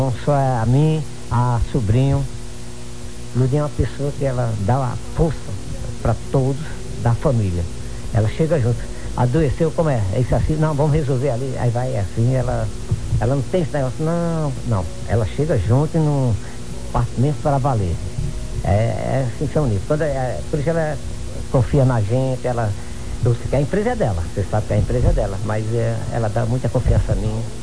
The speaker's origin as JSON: {"language": "Portuguese", "town": "Afogados da Ingazeira", "region": "Pernambuco", "country": "Brazil", "said": "aí chegam uns caras falando do sertão, não sei o que lá, aí estão falando minha terra. Aí eles acham que é uma cidadezinha pacata. Assim é. Aí quando eu mostro, eu digo, olha, minha cidade é pequena, mas é bem organizada"}